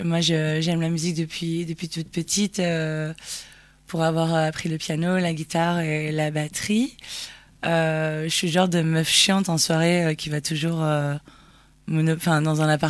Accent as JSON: {"language": "French", "town": "Paris", "region": "Île-de-France", "country": "France", "tie": "born or raised there", "said": "moi, je suis originaire de Paris et de sa banlieue parisienne. Et j'ai grandi avec."}